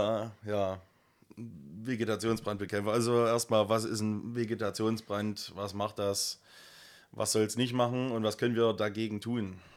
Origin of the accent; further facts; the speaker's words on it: Jägersdorf, Germany; In meinem Heimatort, Jägersdorf.